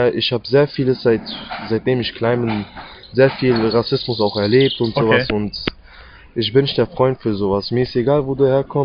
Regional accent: Cologne, North Rhine-Westphalia, Germany; born there; geboren in Köln, 16 Jahre alt.

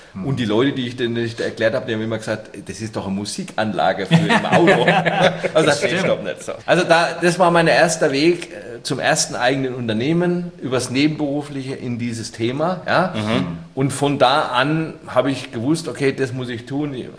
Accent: Bavaria, Germany; now in Nuremberg, Germany; ich komme nicht aus der Region Nürnberg, obwohl ich jetzt hier lebe. Ich komme aus Unterfranken

